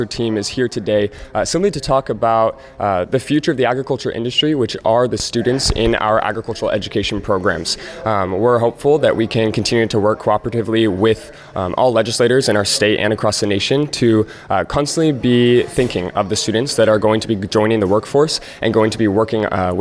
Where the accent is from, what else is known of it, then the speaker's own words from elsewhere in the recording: San Luis Obispo, California, United States; I come from San Luis Obispo, California, which isn't the most rural area.